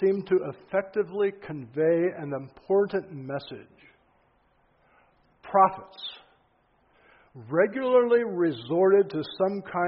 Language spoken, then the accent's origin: English; Manheim, Pennsylvania, United States; I grew up in Mannheim in Lancaster County. There were, I think, about 3,000 people in the town at the time.